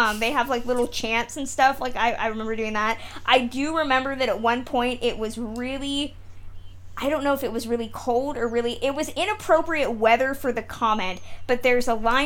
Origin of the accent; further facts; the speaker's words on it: California, United States; I'm from California